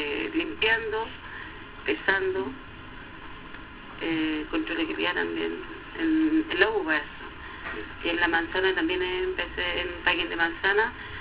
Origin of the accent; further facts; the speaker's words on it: Santiago, Santiago Metropolitan Region, Chile; now in Rengo, Chile; Yo emigré de Santiago